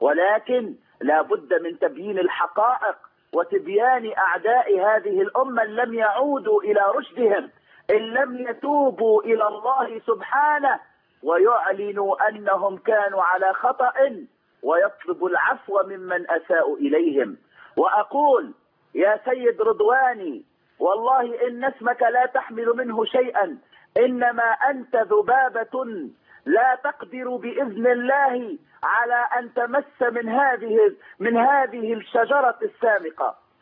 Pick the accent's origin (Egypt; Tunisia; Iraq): Tunisia; والله نحن من تونس